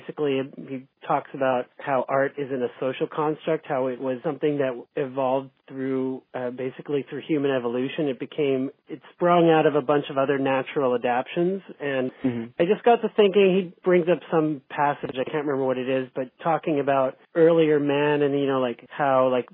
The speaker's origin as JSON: {"language": "English", "region": "California", "country": "United States", "tie": "born or raised there", "said": "I was a tour guide in my hometown at the Cabrillo Marine Museum."}